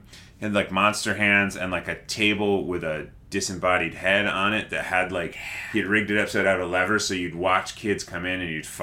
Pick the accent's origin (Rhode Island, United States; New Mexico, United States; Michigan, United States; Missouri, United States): Rhode Island, United States; I am. I'm New from England. Rhode Island, yeah.